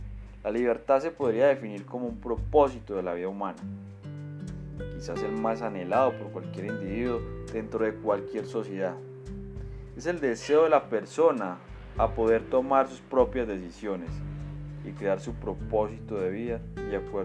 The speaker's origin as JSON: {"language": "Spanish", "country": "Colombia", "said": "Como amante de esta y como colombiano, analizaré algunos principios de nuestra Constitución"}